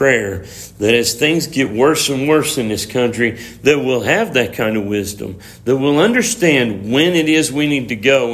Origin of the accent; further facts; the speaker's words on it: United States; Well, I can tell you, as an American, that it would hurt me the most to think that trouble would come to my neighborhood from my neighbors.